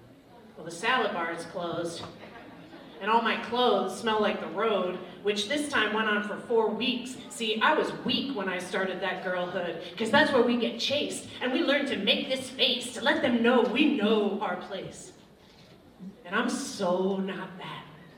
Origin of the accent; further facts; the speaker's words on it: Pennsylvania, United States; All right, I'm from Pennsylvania. Like, everything's like 20 years old, you know?